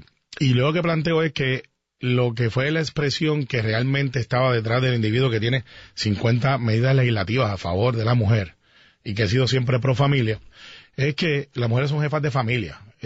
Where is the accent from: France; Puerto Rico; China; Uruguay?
Puerto Rico; Guaynabo; Para Guaynabo, para mi pueblo, para los barrios y para Garden Hills y para todos lados.